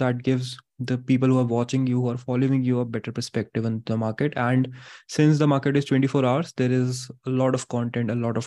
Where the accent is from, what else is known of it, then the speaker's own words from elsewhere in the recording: Uttarakhand, India; I do not know any regional languages, actually. Like I am from Uttarakhand, so I know a little bit of Garhwali